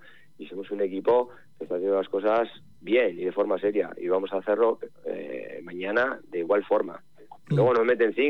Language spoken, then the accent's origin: Spanish; Basque Country, Spain